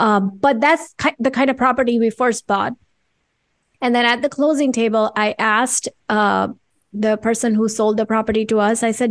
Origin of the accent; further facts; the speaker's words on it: India; I grew up in India.